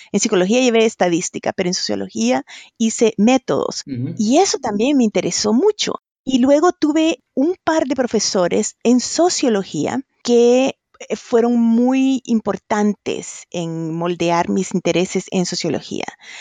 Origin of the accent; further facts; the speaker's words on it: El Salvador; moved away as an adult; now in United States; yo nací y me crié en El Salvador. Luego, cuando yo ya iba a entrar a la universidad, ya empezaban los problemas de la guerra civil, que duró 12 años allá. Uh-huh. Entonces, me vine a estudiar a Estados Unidos